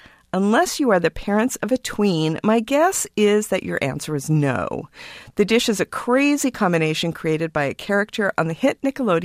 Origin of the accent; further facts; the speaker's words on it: California, United States; You know, as a Californian, we're so close to Mexico